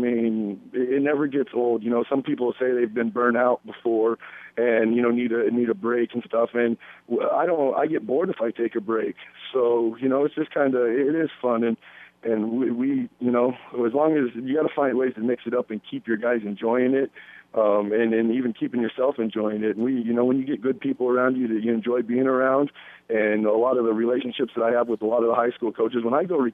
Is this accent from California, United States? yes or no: no; Grand Island, Nebraska, United States; You know, I grew up in Grand Island, and it was awesome playing against Brian and Chad growing up.